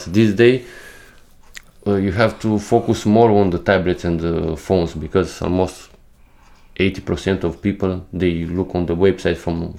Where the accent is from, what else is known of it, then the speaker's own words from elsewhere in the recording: Romania; now in Videbæk, Denmark; I'm from Romania and I live here in Denmark, in Videbæk.